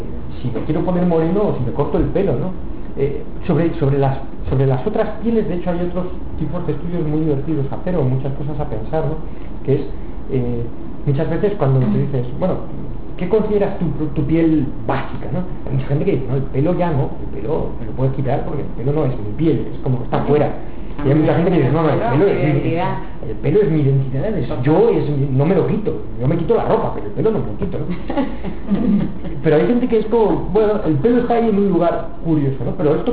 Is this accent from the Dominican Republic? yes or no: no; Madrid, Community of Madrid, Spain; Pues, por ejemplo, como madrileño que soy, para mí, entre casa y entorno.